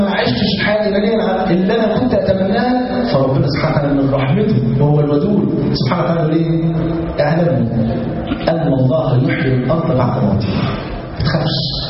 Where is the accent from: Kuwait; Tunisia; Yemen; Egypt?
Egypt